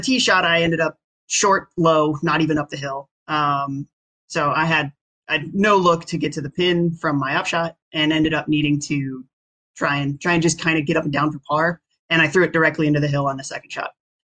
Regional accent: Virginia, United States; Virginia.

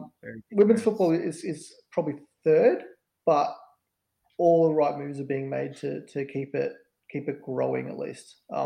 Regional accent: Melbourne, Victoria, Australia; I'm from Melbourne

